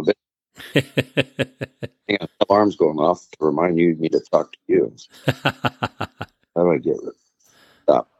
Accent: Chula Vista, California, United States; I was born in Chula Vista, California, which is San Diego area, for those of people not local knowledge of that. Born and raised in San Diego. I'm 67 years old.

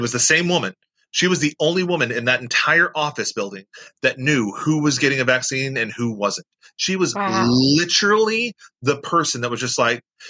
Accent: Florida, United States; I'm from Florida. That's all we do is go to bars.

